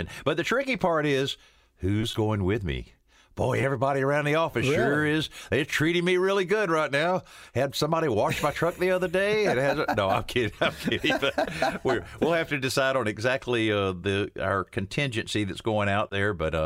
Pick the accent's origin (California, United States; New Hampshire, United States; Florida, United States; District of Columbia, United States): Florida, United States; Marianna; the shows we did down in my hometown of Mariana, Florida